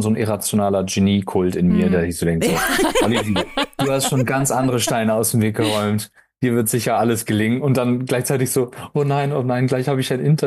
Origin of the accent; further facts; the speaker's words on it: Hamburg, Germany; ich komme ja aus Hamburg